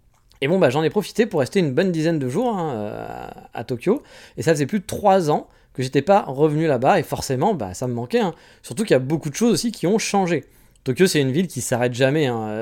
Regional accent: France; Puis nous, en tant que Français, on n'aime pas.

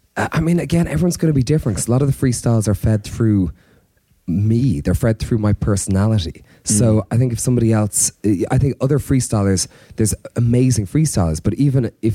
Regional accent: Ireland; from Ireland.

